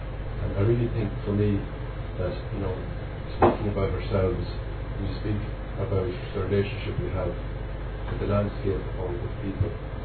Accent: Cavan, Ulster, Ireland; born there; now in Dublin, Ireland; I was born in Cavan, living in Dublin

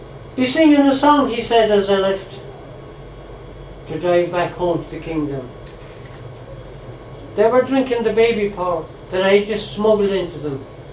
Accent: Galway, Connacht, Ireland; I come from Galway, and everything we win is prized.

